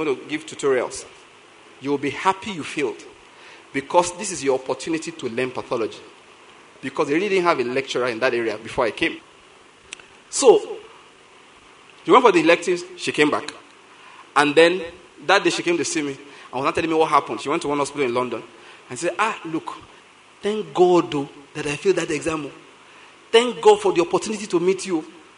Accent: Ondo, Nigeria; now in Enugu, Nigeria; For information, I'm from Ondo State. I did my postgraduate in Lagos, and now I'm in Enugu.

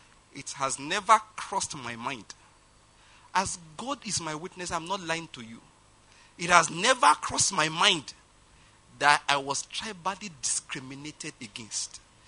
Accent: Ondo, Nigeria

